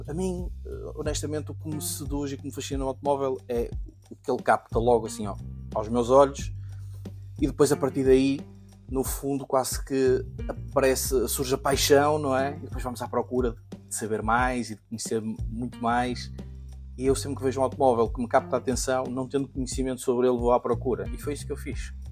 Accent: Norte, Portugal; sobretudo na Zona Norte, que é de onde eu sou

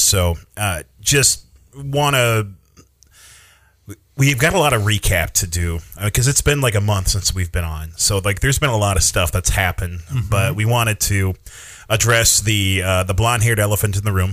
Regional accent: Minnesota, United States; I grew up in Minnesota, so.

